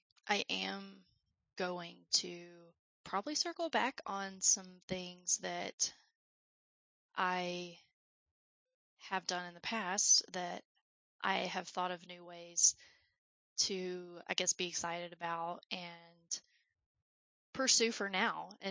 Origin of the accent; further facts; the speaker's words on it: Alabama, United States; accent: southern; now in Colorado, United States; It was funny because I live in Colorado right now, but as we can hear, I have a southern accent. I'm from Alabama.